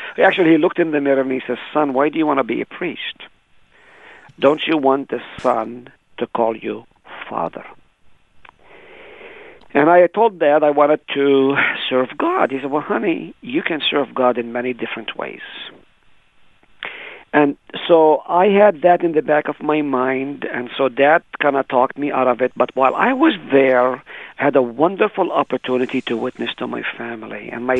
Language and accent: English; Nazareth, Northern District, Israel; moved away; it wasn't until I came to this country that someone asked me, what is it like growing up in Israel, the home of Jesus Christ? And that was just like just brand new revelation. And when they found out I was from Nazareth